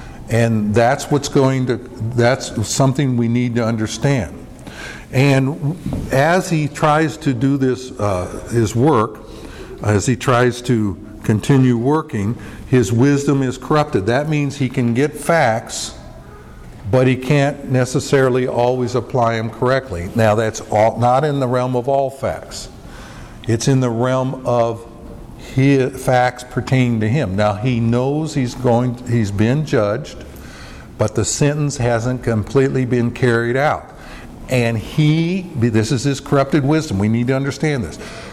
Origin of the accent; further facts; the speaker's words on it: Junction City, Oregon, United States; When I was growing up in Junction City, there used to be a place in Bend